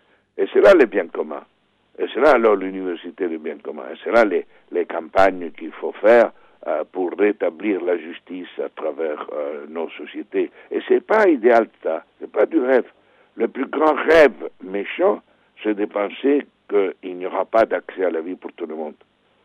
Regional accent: Italy; now in Belgium; moi je suis italien et je reste toujours lié à mon pays, même si j'habite depuis plus de 40 ans ailleurs, notamment en Belgique.

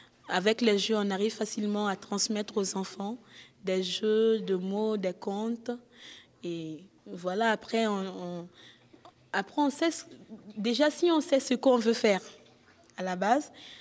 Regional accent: Burkina Faso; Déjà, rien qu'au Burkina Faso, c'est mon pays d'origine

